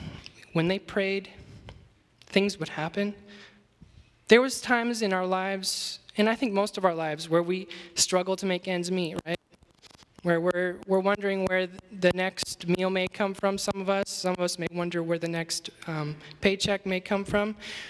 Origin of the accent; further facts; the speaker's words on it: Oregon, United States; I'm from Oregon, so I'm an Oregon boy.